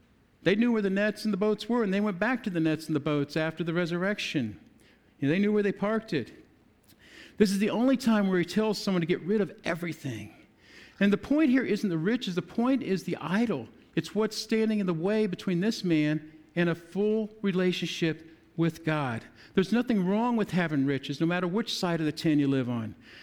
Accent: United States; born there; I was born in America and I was able to get an education

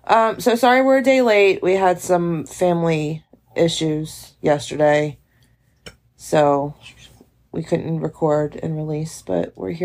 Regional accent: United States; And I'm sure you guys can tell I'm American.

